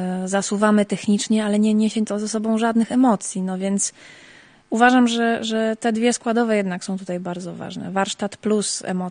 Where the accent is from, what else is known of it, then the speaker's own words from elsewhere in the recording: Zakopane, Lesser Poland, Poland; Akurat też w pięknym mieście, bo pochodzę z Zakopanego.